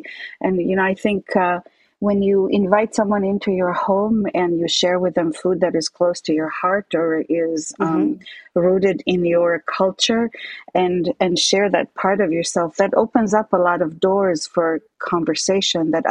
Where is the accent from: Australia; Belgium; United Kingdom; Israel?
Israel; now in Minneapolis, United States; I was born and raised in Israel and ended up moving to Minneapolis in the late 80s.